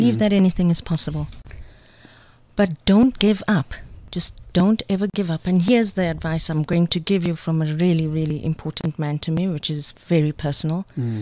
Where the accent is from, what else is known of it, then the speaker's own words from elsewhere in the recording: South Africa; I'm a woman, I'm black, I'm intelligent. Why can't I? I'm South African, born and bred.